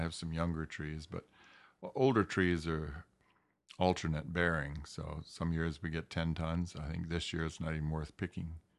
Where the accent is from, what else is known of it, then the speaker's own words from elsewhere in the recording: the South, United States; growing up in the South, I didn't have a really good experience with Lambrusca.